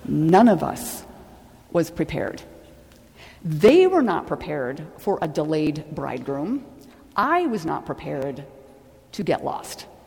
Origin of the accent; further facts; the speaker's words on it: Stillwater, United States; And I grew up in Stillwater, but my first job out of college was in Salt Lake City, Utah.